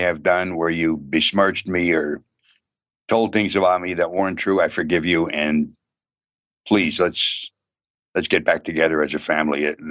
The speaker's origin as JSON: {"language": "English", "region": "Pennsylvania", "country": "United States", "tie": "born there", "said": "You will see the story starting with when I was born back in Pennsylvania in 1936, right up to the point that I left."}